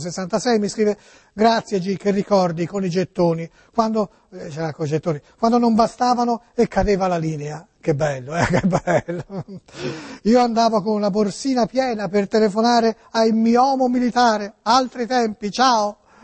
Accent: Tuscany, Italy; accent: Tuscan; il mio accento toscano

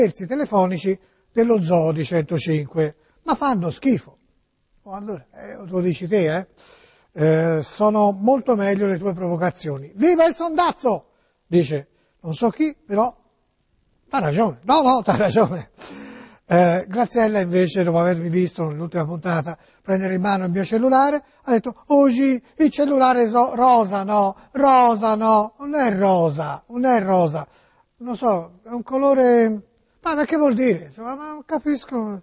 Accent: Tuscany, Italy; accent: Tuscan; il mio accento toscano

